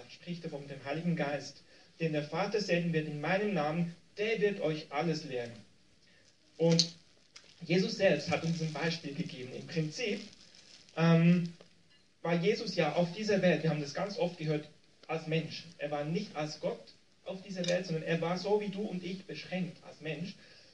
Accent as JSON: {"language": "German", "country": "Switzerland", "said": "Keine Absicht, ich bin auch Schweizer, aber das ist ja nur nebenbei."}